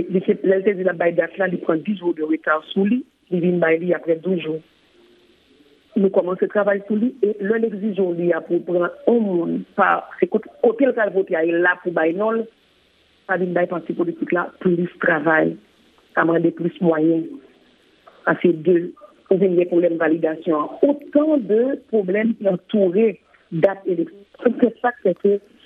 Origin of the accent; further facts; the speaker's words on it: Haiti; Tout ça, c'est des préoccupations en tant qu'haïtien, en tant que citoyen que nous gagnons.